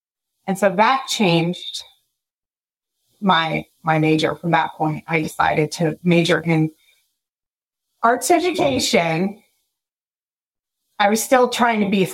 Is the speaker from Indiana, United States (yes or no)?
no; Lake Forest, California, United States; I was raised in Lake Forest, California, which is like kind of near Laguna Beach.